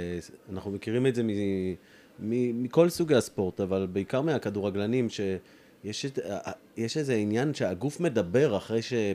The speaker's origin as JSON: {"language": "Hebrew", "region": "Northern District", "country": "Israel", "said": "אני מהצפון."}